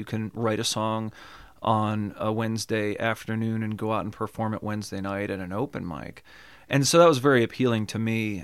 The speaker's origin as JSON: {"language": "English", "town": "Englewood", "region": "Ohio", "country": "United States", "tie": "born or raised there", "said": "Well, I grew up in the Englewood Clayton area."}